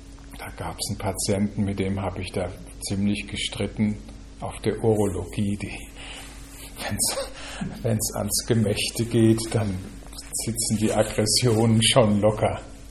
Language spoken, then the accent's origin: German; Rhineland-Palatinate, Germany; ich bin als Pfälzer aufgewachsen in der Nähe der französischen Grenze.